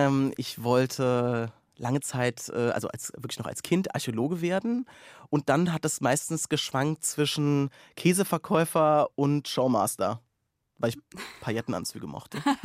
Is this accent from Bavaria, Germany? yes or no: no; Rhineland-Palatinate, Germany; ich bin in einem sehr kleinen Dorf aufgewachsen mit 150 Einwohnern. Also das ist wirklich... Also denkbar kuhkaffig.